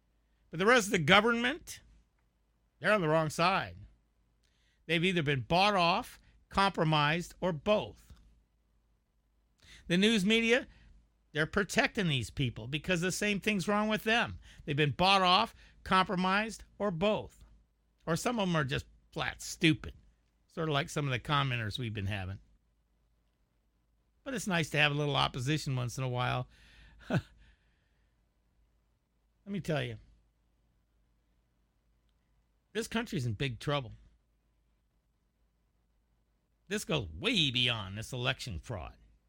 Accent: United States; That's because I am an American man, and I'm a patriot

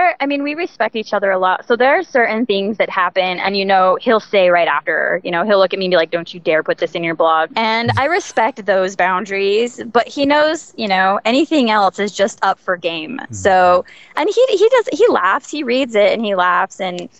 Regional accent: Utah, United States; now in Italy; So I grew up in Utah as probably

